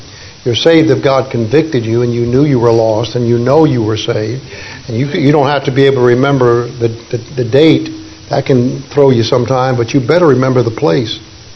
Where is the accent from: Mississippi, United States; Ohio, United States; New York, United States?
New York, United States; New York City; He's in the Marines, but I grew up in New York City.